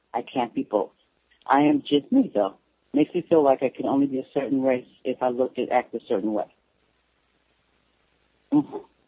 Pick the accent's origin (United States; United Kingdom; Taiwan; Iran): United States; California; born there; I'm Vietnamese, and I was born in California.